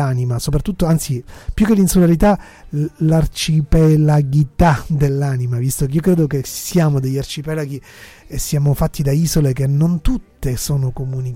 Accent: Palermo, Sicily, Italy; mi sento isolano in più, appunto vengo da Palermo, che non ho difficoltà a definire come un'isola nell'isola

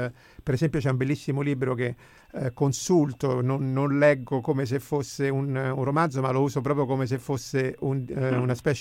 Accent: Rome, Lazio, Italy; per me che sono romano, è musica proprio, per le mie orecchie

